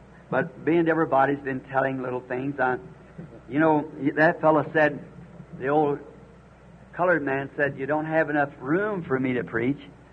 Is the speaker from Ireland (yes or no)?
yes; Ireland; Of course, being Irish, my people are Catholic.